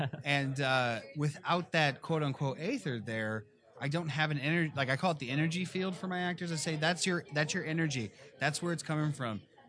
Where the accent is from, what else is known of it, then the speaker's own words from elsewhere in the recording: South Bend, Indiana, United States; So I'm from South Bend, Indiana, home of Notre Dame.